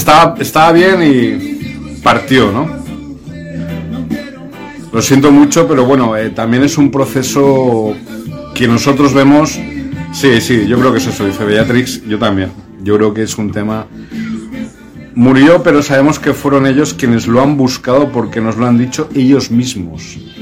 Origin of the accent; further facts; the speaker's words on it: Venezuela; now in Brazil; Somos de Venezuela, y yo hablándote en portugués.